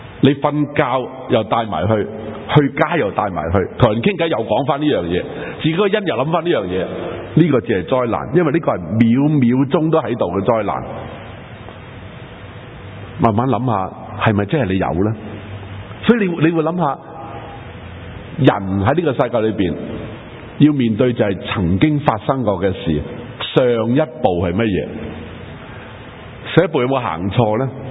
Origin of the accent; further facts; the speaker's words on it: China; 嗱，我哋系中国人，我哋中国人谂到三招可以控制嘅。